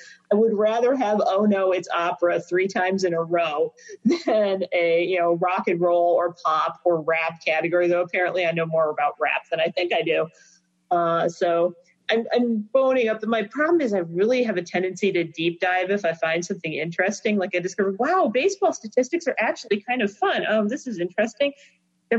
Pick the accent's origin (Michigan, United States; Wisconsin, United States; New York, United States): Michigan, United States; Canada I ought to get because I grew up near Detroit and we used to go over to Ontario all the time.